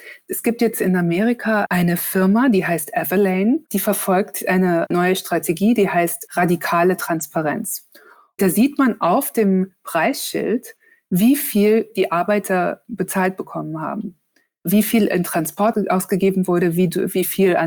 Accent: Hesse, Germany; ich bin auf dem Dorf aufgewachsen in Nordhessen in der Nähe von Kassel

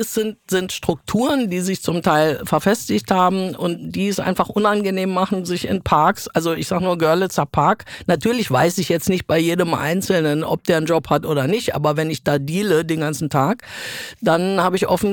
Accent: Iran; Da habe ich mich als Iranerin durchaus mitgemeint gefühlt

